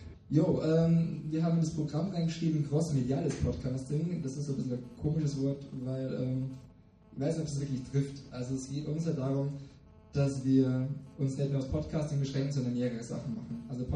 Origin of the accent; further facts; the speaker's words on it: Bavaria, Germany; Wir kommen beide aus Bayern